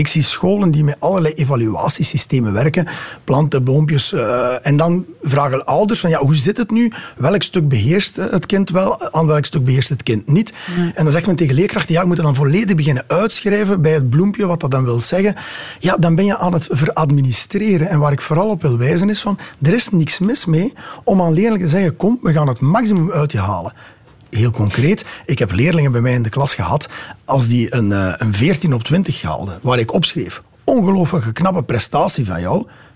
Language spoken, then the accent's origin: Dutch; Sint-Gillis-Waas, East Flanders, Belgium; Wel, ik kom zelf uit het Waasland, uit Sint-Gilles-Waas.